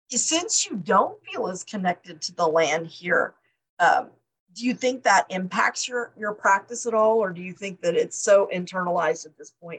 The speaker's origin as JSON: {"language": "English", "town": "Live Oak", "region": "Texas", "country": "United States", "tie": "born or raised there", "said": "I grew up in Live Oak, Texas, which is just outside of San Antonio."}